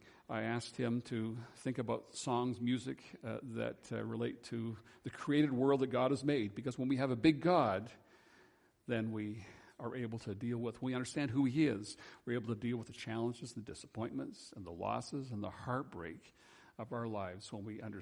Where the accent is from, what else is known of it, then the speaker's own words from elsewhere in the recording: United Kingdom; moved away; We emigrated from Great Britain, and all of our family were overseas, and never had a chance until I was 18 years of age to go to a funeral.